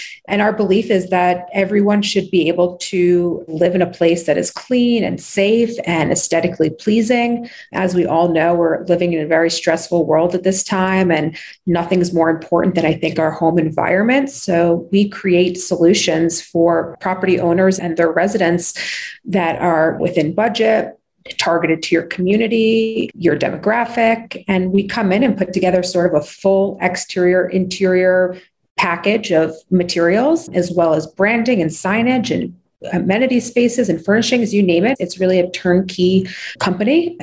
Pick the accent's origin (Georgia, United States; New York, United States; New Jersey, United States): New York, United States; now in Deer Valley, United States; As I mentioned, born and raised in New York, my actually professional background is interior design and construction.